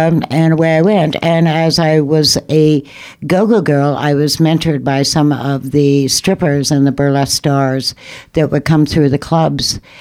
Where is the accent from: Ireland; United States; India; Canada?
Canada; being a Canadian student, I ran out of money